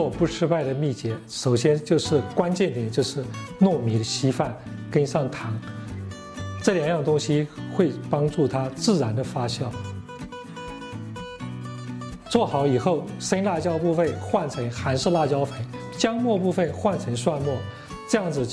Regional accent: Myanmar; 大家好，我是来自缅甸的

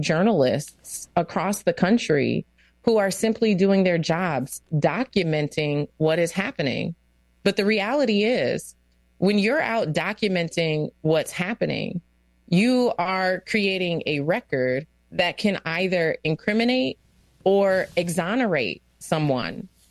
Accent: United States; It's my constitutional right as an American.

